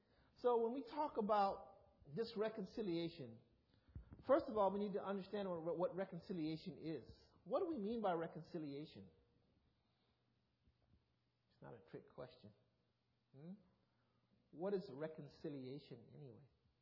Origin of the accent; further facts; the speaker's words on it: South Carolina, United States; also born or lived in New York; But although I was born in New York, most of my youth, I grew up in the great state of South Carolina.